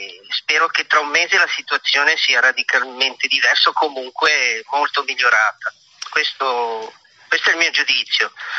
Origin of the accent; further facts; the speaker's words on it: Campania, Italy; Poi i miei genitori erano prima braccianti agricoli e poi operai. Sono originario del Cilento.